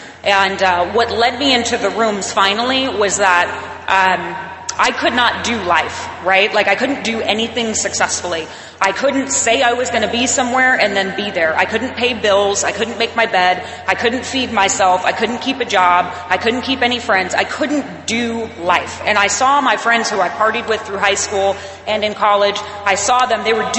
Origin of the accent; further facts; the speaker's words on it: Arizona, United States; And I'm from Arizona, and it's like 120 degrees.